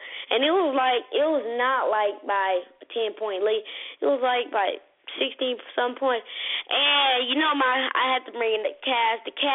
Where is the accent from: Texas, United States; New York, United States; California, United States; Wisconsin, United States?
Wisconsin, United States; Milwaukee; I like the Bucks because I'm from Milwaukee.